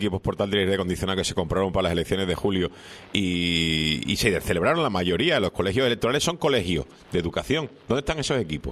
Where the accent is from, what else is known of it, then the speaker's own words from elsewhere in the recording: Seville, Andalusia, Spain; yo estudié en Sevilla, yo nací en Sevilla y fui al colegio en Sevilla